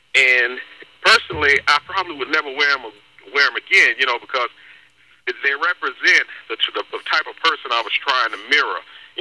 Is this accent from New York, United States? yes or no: yes; New York City, New York, United States; We grew up in the Bronx, New York. Both of us are from New York.